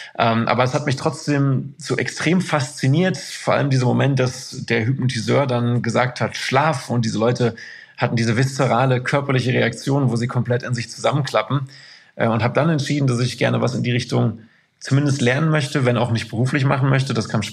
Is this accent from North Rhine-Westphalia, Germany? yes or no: yes; Anholt, North Rhine-Westphalia, Germany; Hab dann in Duisburg gelebt, irgendwie ein halbes Jahr, dann in Haldern und aber aufgewachsen bin ich in Anholt. Das ist ein Stadtteil von Isselburg